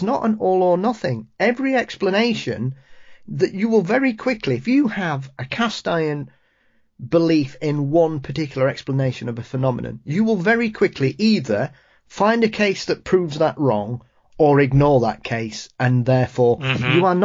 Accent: Yorkshire and the Humber, United Kingdom; being a Yorkshireman, Travis, the Black Monk of Pontefract.

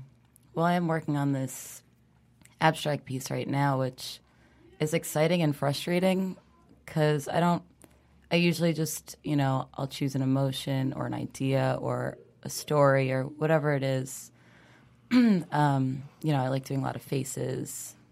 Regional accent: Long Island, New York, United States; I grew up in Long Island, and I think when I was there, it was, you have a little more time to breathe

